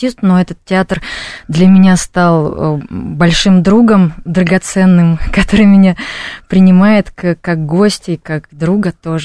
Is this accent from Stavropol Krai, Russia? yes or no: no; Tyumen, Tyumen Oblast, Russia; я из Тюмени сама